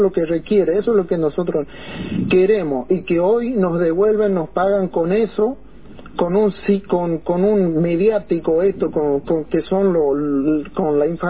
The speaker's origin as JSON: {"language": "Spanish", "country": "Argentina", "said": "y que nosotros somos argentinos, que queremos un reclamo hoy"}